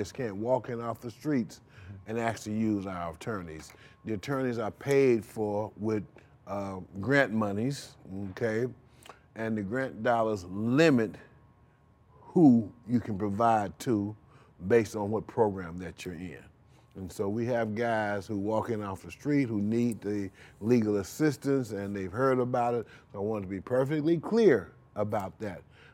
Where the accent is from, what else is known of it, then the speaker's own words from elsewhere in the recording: Rochester, New York, United States; I'm from Rochester, New York.